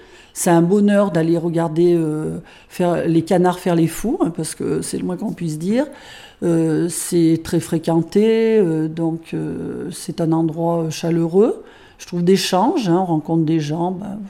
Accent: Fontaine, France; je suis née 5 rue de Paris à Fontaine et j'ai 63 ans et j'ai quitté Fontaine 7 ans dans toute ma vie. Voilà, j'y suis revenue il y a bon nombre d'années.

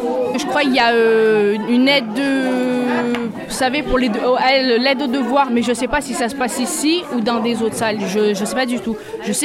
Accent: Fontaine, Auvergne-Rhône-Alpes, France; j'habite à Fontaine. Alors, je viens du quartier des Alpes, donc la ZAC. J'y suis depuis 32 ans

